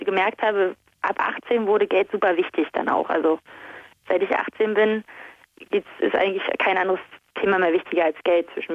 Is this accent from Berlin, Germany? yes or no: yes; Berlin, Germany; now in Erfurt, Germany; Ja, eigentlich komme ich aber aus Berlin.